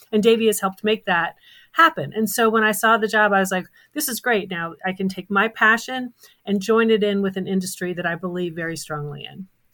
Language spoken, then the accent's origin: English; Columbus, Ohio, United States; And I'm originally from Columbus, Ohio.